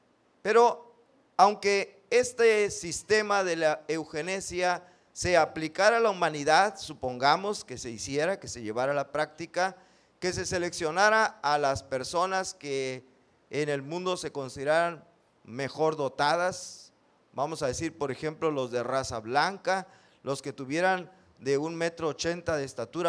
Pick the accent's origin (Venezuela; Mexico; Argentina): Mexico; Tampico, Tamaulipas; nosotros doblemente pequeñitos porque somos de Tampico, bueno, los que somos de Tampico